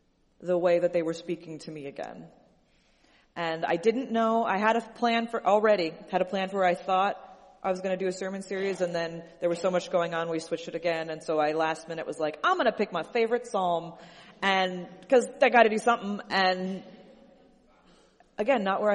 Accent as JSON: {"language": "English", "region": "Washington", "country": "United States", "tie": "born or raised there", "said": "I grew up in Washington State, looked out at the Cascade Mountains, was just always home to me."}